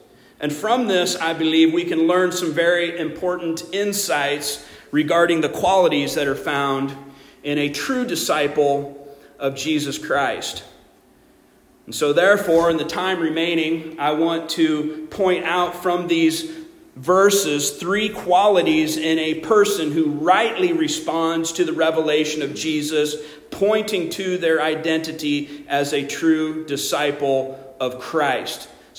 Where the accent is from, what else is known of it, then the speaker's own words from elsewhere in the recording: Grand Junction, Colorado, United States; I mean, Grand Junction? Come on. I'm from Grand Junction, by the way.